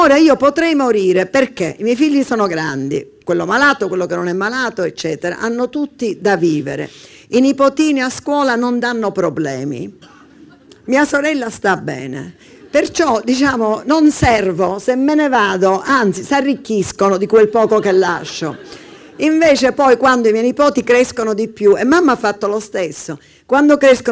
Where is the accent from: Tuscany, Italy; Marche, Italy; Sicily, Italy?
Sicily, Italy; Palermo; born there; io sono sempre stata abituata ad avere più di un territorio. Sono nata a Palermo, dove ho vissuto soltanto dai 12 anni in poi